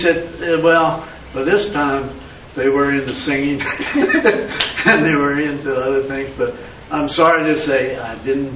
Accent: Richmond, Virginia, United States; I said, hey, I'm a Baptist, and I'm from Richmond, Virginia.

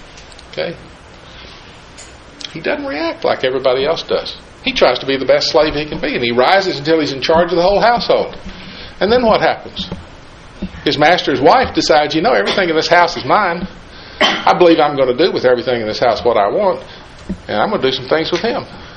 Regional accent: the South, United States; accent: southern; I've still got my southern accent. I'll have it till I.

